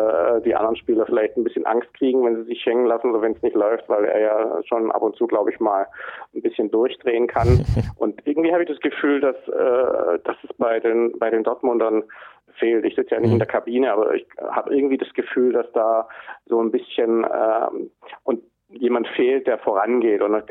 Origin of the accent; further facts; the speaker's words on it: Hamburg, Germany; Als Hamburger muss man da natürlich ganz genau drauf gucken